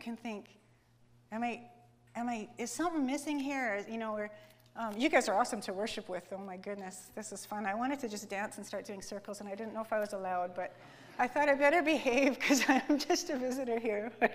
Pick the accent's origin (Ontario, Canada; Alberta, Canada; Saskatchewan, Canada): Saskatchewan, Canada; Outlook; So we are from Outlook, Saskatchewan, which you've probably never heard of. It's just about an hour away from Saskatoon.